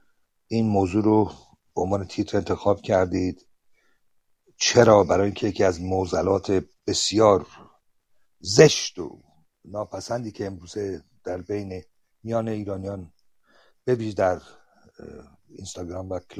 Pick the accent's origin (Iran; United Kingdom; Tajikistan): United Kingdom; also born or lived in Sweden; که من هم در بریتانیا و هم سوئد بزرگ شدم در این دو کشور